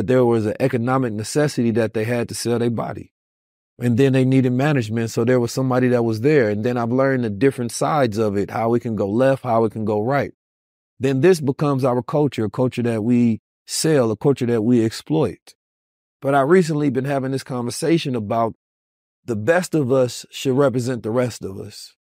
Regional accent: Oakland, California, United States; Me growing up in Oakland, California, I seen this firsthand, right?

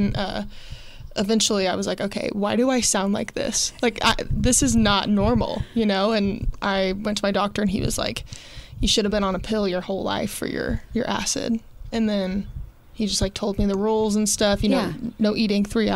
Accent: Rockwall, Texas, United States; But I also was living in my hometown. Like, I hadn't left ever. So I was just kind

